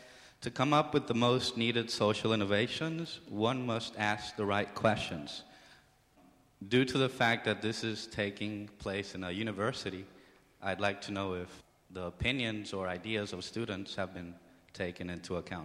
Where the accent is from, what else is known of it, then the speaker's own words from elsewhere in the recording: Venezuela; Hi, I came all the way from South America, Venezuela.